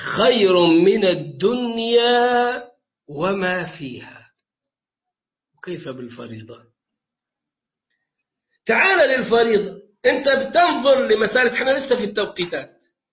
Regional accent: Egypt; now in Turkey; لكن كنا ندرك أن الوقت عندنا في مصر قبل حينه

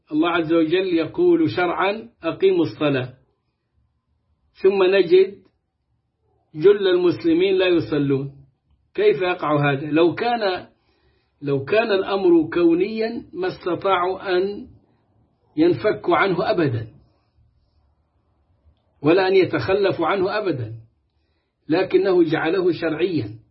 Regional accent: Egypt; كان عندنا في مصر تكفيريون لكن كانوا لا يحملون السلاح

